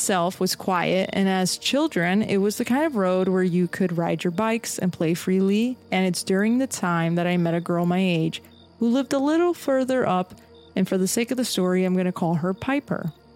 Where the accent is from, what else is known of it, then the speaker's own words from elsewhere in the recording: South East England, United Kingdom; As a kid, I grew up in this old schoolhouse towards the end of this quiet street. Now, growing up on the Isle of Wight, there is some sort of nature and history everywhere, and this was true for where we lived at the time.